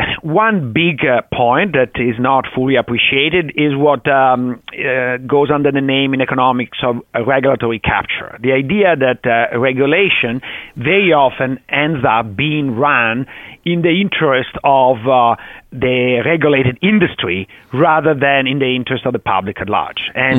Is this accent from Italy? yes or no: yes; Italy; English is a second language; I grew up in Italy, 50 miles away from communist Yugoslavia, in a country that had the largest communist country in the West.